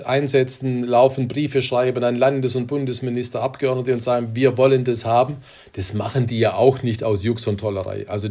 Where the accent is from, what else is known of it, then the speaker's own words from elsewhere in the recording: Baden-Württemberg, Germany; Geschäftsführerin der CDU Baden-Württemberg war, also meinem Heimatland.